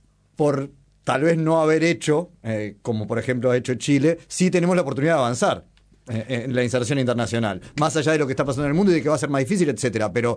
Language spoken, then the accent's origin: Spanish; Uruguay; para trabajadores o profesionales como somos los uruguayos